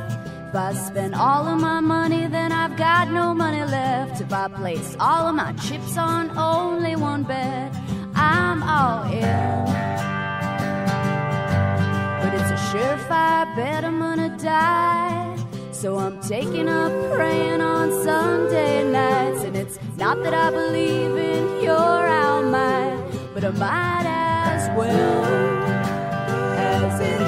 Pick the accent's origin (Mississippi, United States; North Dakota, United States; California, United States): California, United States; I'm from California, and that's, you know, if you think about some of the music that came out of Central California